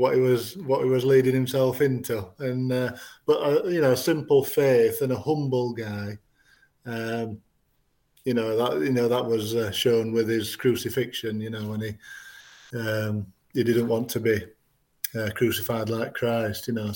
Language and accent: English; Sheffield, Yorkshire and the Humber, United Kingdom; now in Harrogate, United Kingdom; That's right. I'm originally from Sheffield, around the Barnsley area.